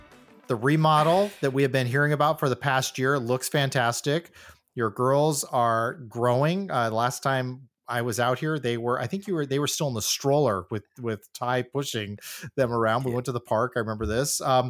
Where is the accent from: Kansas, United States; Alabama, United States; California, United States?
California, United States; San Diego; I'm from San Diego. A lot of snow.